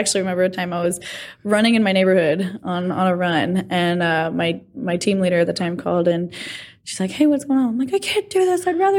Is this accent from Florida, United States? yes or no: yes; Florida, United States; So, I'm from Florida, so I like fishing.